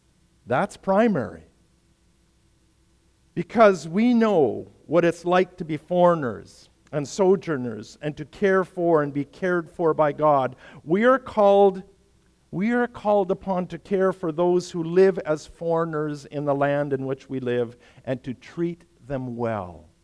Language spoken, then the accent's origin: English; Canada; Now, I'm a Canadian, all right?